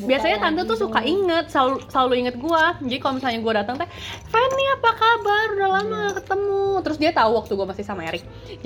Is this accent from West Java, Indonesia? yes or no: yes; Bandung, West Java, Indonesia; Karena kita berdua berasal dari Bandung.